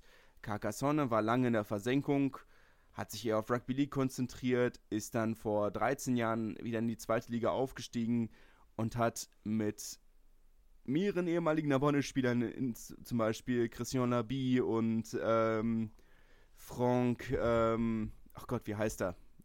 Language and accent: German; Berlin, Germany; ich komme aus Lichterfelde, das ist festes Herthanerland.